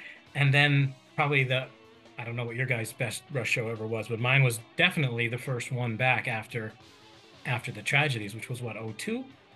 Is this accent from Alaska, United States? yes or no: no; Bridgeport, Connecticut, United States; And that was right in Bridgeport in my hometown.